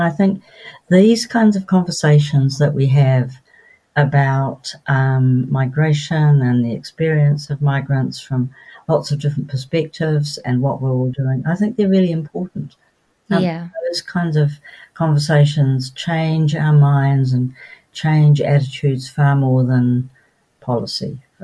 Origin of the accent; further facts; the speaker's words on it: Wellington, New Zealand; I grew up in Wellington with parents who were liberal and had wide interests